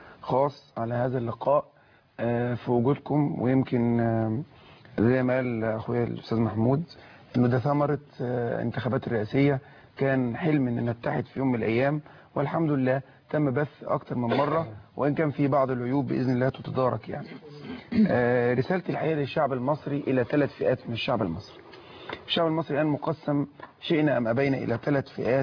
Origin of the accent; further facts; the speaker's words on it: Egypt; واحنا من مصر